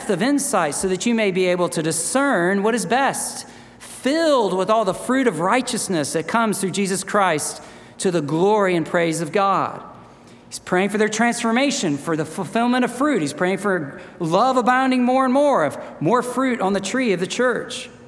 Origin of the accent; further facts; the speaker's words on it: the South, United States; At least that was something I was asked when growing up in the South.